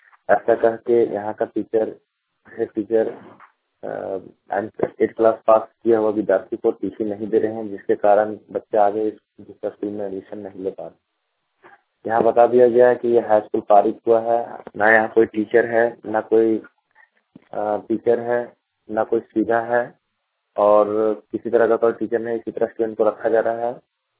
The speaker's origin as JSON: {"language": "Hindi", "region": "Jharkhand", "country": "India", "said": "ग्राम मेडकुरी कला, प्रयागपुर, थाना इटारसी, जिला हजारीबाग, झारखंड का रहने वाला हूँ।"}